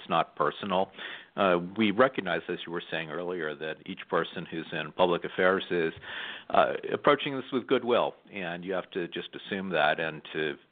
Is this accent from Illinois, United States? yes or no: no; Pennsylvania, United States; I grew up in Montgomery County, Pennsylvania.